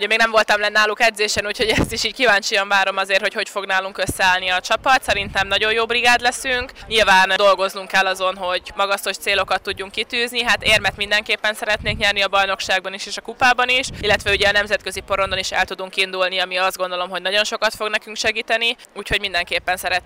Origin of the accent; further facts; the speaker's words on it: Üllő, Pest, Hungary; amikor hazamentem Üllőre, ahonnan származom